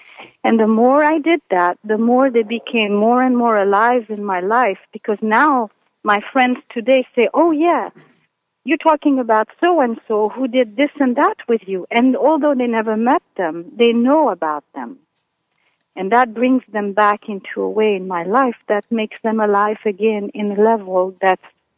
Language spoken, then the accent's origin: English; Switzerland; I grew up in Switzerland, and I did lose my first boyfriend